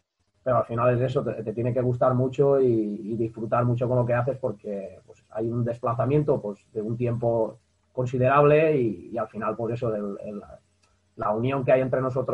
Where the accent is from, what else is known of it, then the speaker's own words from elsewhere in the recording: Villar, Valencian Community, Spain; Somos de un pueblo, no sé si conocerás la zona de Alicante, somos de Villar.